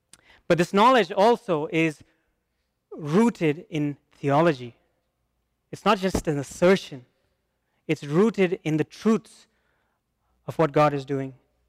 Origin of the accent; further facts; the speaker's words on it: India; because I come from India and we have various outlooks on life, various philosophies.